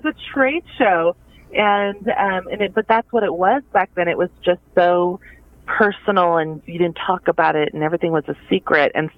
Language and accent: English; Ventura, California, United States; Well, I'm from Ventura, California, so not too far from your studios.